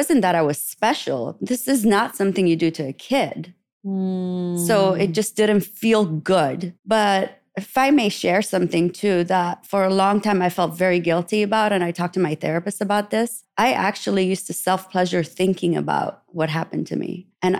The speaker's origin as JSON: {"language": "English", "country": "Iraq", "tie": "born or raised there", "said": "I grew up in Iraq and they don't even have kissing on TV."}